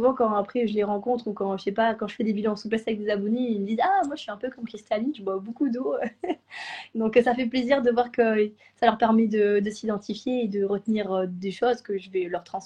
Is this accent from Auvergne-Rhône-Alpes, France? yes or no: no; Toulouse, Occitanie, France; je suis toulousaine.